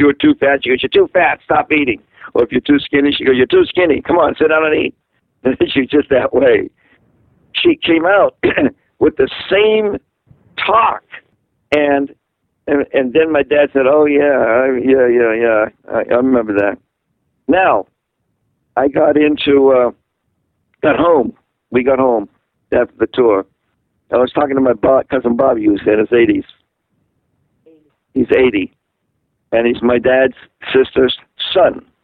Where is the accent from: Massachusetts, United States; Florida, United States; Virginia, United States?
Massachusetts, United States; Quincy; also born or lived in Boston; we were in Massachusetts, where I was born, in Boston, and I was raised in Quincy, Massachusetts.